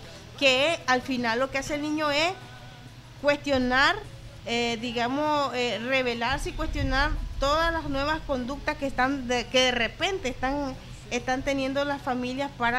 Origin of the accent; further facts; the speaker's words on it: Nicaragua; No, como nicaragüense, lo que se hace es que se consume la gaseosa que está a la vuelta de la esquina